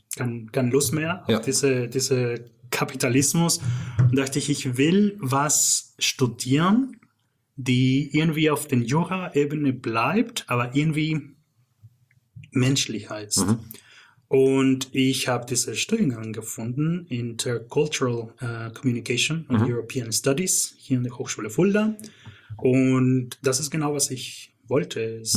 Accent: Canada; German is a second language; also born or lived in Mexico; now in Germany; ich bin aber groß geworden in Kanada

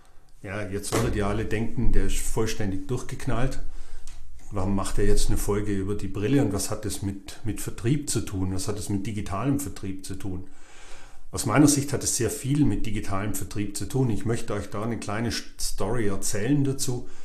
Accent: Baden-Württemberg, Germany; ich bin Schwabe, ich spare auch ganz gern mal einen Euro.

